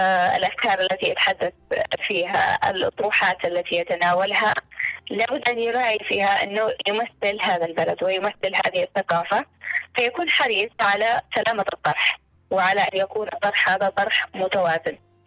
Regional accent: Yemen; بما يخدم أهدافنا ومصالحنا إحنا كمجتمع يمني، بما يحقق ويلبي أحلام وطموحات المواطن اليمني

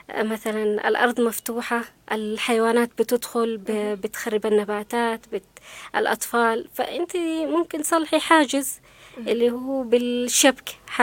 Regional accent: Yemen

